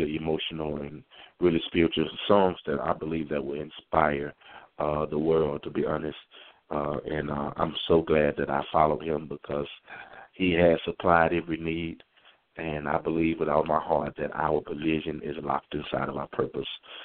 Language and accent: English; Mississippi, United States; I'm from Mississippi